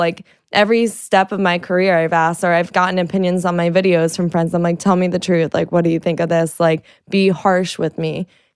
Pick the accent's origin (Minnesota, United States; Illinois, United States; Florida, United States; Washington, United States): Florida, United States; I know. And I'm from Florida. So the Keys got hit really bad also.